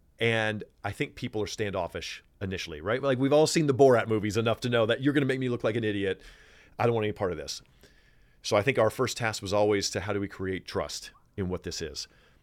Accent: Midwest, United States; now in Los Angeles, United States; I'm a hopeful person by nature. I grew up in the Midwest. I live in Los Angeles.

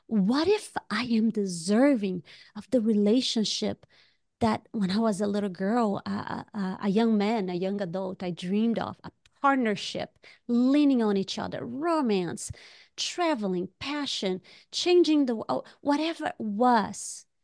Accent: Brazil; I'm from Brazil.

